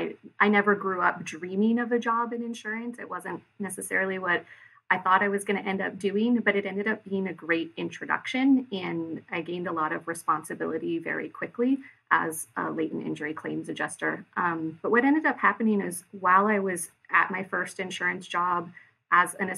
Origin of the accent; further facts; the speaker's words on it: Hartford, Connecticut, United States; Okay, well, I grew up in the Hartford area.